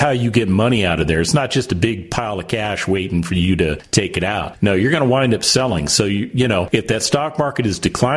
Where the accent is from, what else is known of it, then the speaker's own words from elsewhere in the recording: Las Vegas, Nevada, United States; Now, I have to admit, when I was a kid, I grew up in Las Vegas